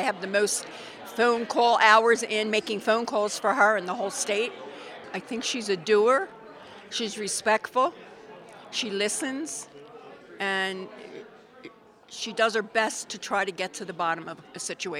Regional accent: Rapid City, South Dakota, United States; I'm from Rapid City, chair of the Pennington County Republican Party.

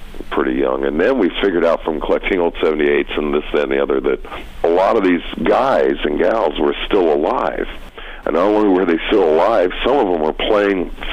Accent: Downey, California, United States; where I grew up in Downey is in the southeast side of Los Angeles County, and that was the working class area. It's a long way from Hollywood, let me put it that way.

